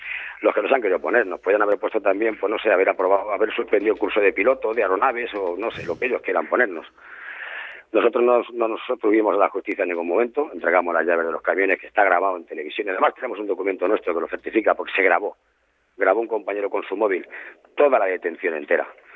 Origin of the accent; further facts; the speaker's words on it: Andalusia, Spain; yo como andaluz que soy